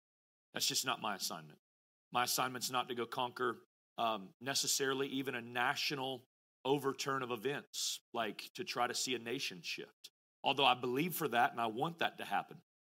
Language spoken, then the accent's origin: English; United States; So I'm American by birth, but I'm telling you, God has put a maple leaf on